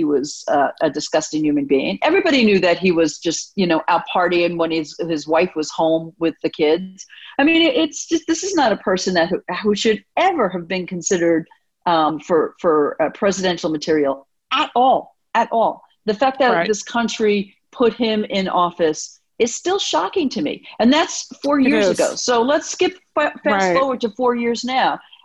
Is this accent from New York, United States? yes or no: yes; New York City, New York, United States; I grew up in New York City